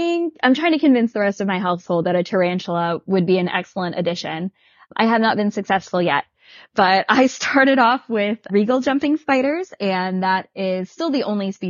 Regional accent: Indiana, United States

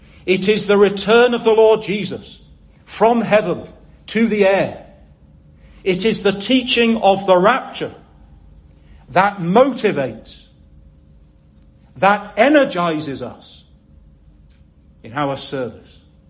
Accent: South West England, United Kingdom; I'm English. I'm even Cornish.

